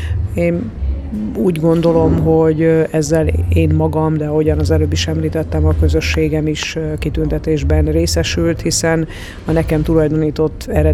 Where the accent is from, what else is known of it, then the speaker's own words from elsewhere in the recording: Zalaegerszeg, Zala, Hungary; hiszen én zalaegerszegi vagyok